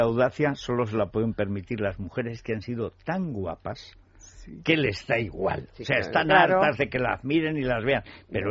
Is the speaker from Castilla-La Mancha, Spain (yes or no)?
yes; Castilla-La Mancha, Spain; La parte esta entre mi pueblo y la parte de Raúl del Pozo, que es la serranía de Cuenca, dicen de celpa.